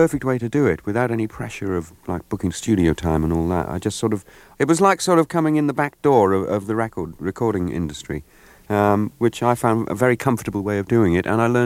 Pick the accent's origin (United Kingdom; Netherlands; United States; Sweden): United Kingdom; Cardiff, Wales; what it was about 40 miles from my hometown of Cardiff.